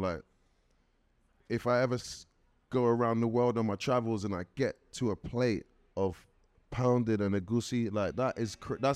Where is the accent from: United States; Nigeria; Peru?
Nigeria; now in United Kingdom; I've always thought this being a Nigerian, living in the UK, I just feel like I'm in my house. It feels Nigerian, it smells Nigerian, you know what I mean?